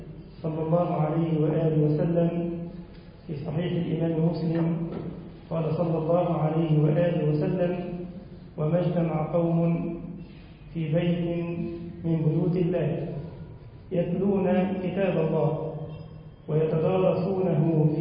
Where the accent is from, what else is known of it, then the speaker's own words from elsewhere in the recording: Egypt; اللهم اجعل بلدنا مصر أمنا وأمانا واطمئنانا وسائر بلاد المسلمين